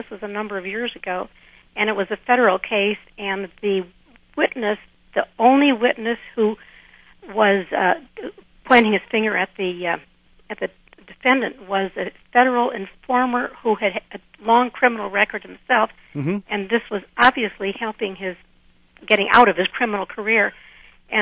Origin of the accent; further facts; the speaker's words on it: Midwest, United States; I'm a Midwesterner